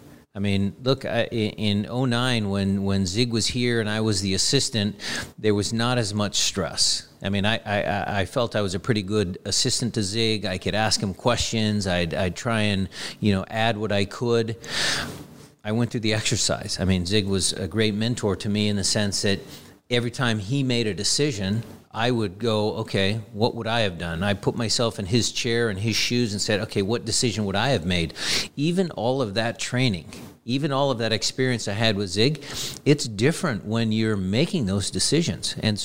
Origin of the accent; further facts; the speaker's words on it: Seattle, Washington, United States; So that I take a lot of pride as a guy born and raised in Seattle that day was an event, a massive event for our city, for our club, for the Pacific Northwest